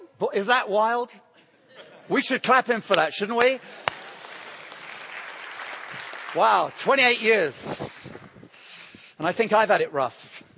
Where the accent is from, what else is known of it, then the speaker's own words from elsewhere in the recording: Georgia, United States; I'm based in Atlanta, Georgia. I'm from Georgia